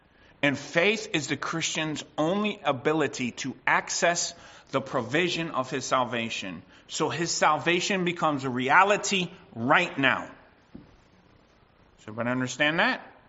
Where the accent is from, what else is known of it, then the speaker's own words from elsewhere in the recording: United States; I'm just saying back in the day when I was growing up in the States, there was a lot more paddling that happened.